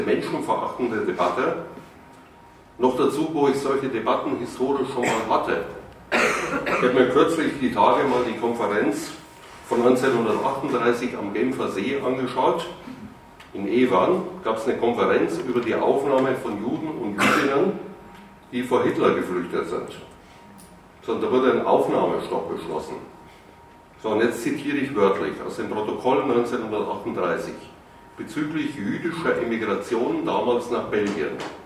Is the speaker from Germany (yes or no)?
yes; Munich, Bavaria, Germany; Also ich komme aus München